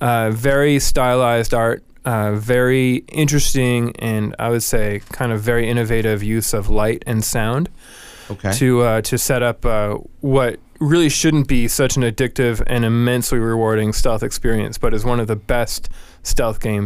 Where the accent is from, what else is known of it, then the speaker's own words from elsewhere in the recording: Toronto, Ontario, Canada; now in United States; hailing from Toronto, Canada, which is the reason for my outrageous accent.